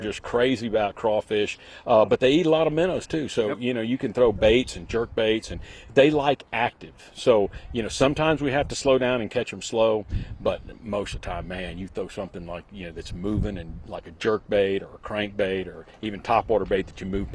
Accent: Florida, United States; And, you know, being born and raised in Florida, I don't get to see smallmouth much, so I love catching those dudes.

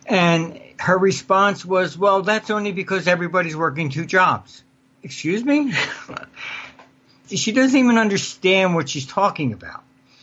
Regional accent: United States; I said, look, I'm an American.

